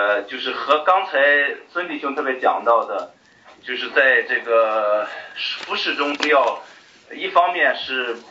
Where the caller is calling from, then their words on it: Newark, New Jersey, United States; 在纽瓦克这边。